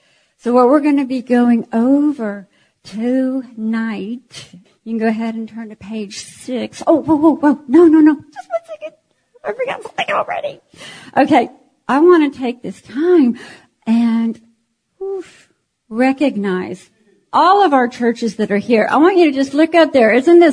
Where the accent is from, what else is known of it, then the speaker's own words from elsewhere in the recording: Iceland; you know, I come from Iceland. I had to break some of that off.